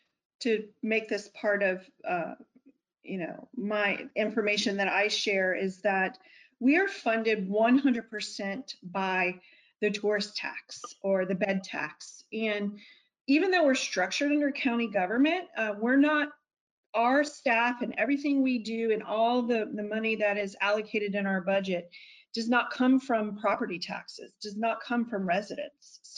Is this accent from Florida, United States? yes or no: yes; Florida, United States; So, I am born and raised on the Treasure Coast, and so I innately just have a passion for all things Treasure Coast